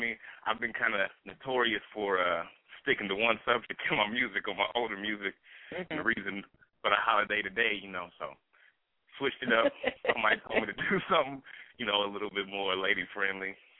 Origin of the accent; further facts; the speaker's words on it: Indianapolis, Indiana, United States; also born or lived in Gary, Indiana / Germany; I'm from Indianapolis, Indiana. Born in Gary, but, you know, raised in Indianapolis. I'm an Indiana boy all day.